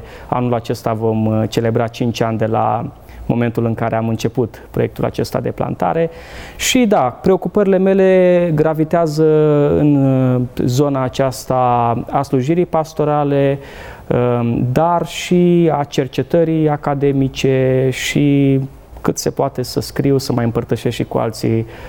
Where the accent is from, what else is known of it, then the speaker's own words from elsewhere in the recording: Viișoara, Constanța County, Romania; also born or lived in Medgidia; am crescut tot în județul Constanța, într-un sat, Viișoara se numește, până când am terminat clasa 8-a. Apoi am mers la liceu la Timișoara, la Liceul Teologic Baptist de acolo, după care am venit în București